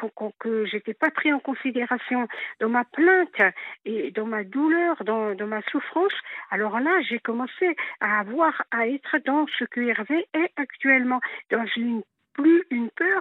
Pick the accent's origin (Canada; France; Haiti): France; born there; moi je suis kabyle d'origine née en France